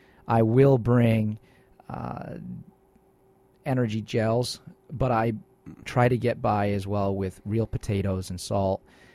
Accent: Vernon, Connecticut, United States; And it was the opposite of where I grew up in Vernon. I grew up on Taylor Street, a very busy thoroughfare

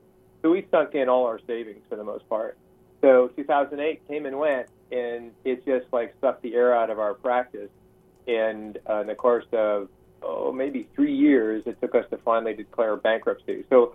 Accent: New England, United States; I grew up in New England, so I know all about it.

